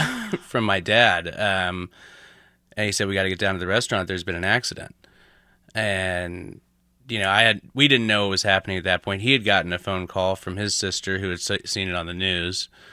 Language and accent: English; Stockton, California, United States; I'm from Stockton. So, I mean, I love small towns. I mean, I grew up in a small town.